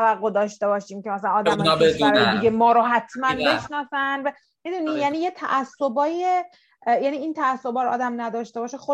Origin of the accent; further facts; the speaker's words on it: Iran; ماها داخل ایران بودیم مثلا، حالا من خیلی وقت نرفتم ولی کلا ما ایرانی هستیم